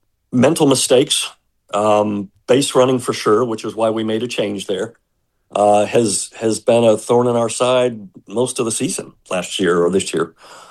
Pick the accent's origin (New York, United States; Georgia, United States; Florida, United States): Florida, United States; Tampa; including my hometown here in Tampa